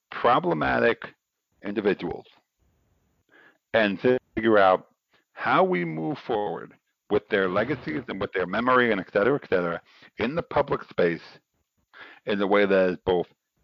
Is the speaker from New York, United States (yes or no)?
yes; New York City, New York, United States; Like, I am a New Yorker. I live in New York City. I live on Staten Island, but I'm part of the city.